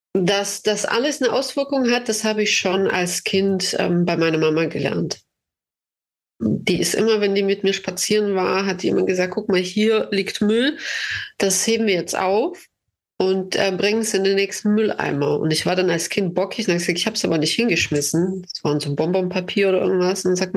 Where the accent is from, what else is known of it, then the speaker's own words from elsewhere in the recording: Baden-Württemberg, Germany; also born or lived in Tajikistan; Ich bin in den Bergen geboren. Tadschikistan hat 97% Berganteil. Dann in Süddeutschland, am Rande der Schwäbischen Alb, hatte ich auch immer Berge um mich herum.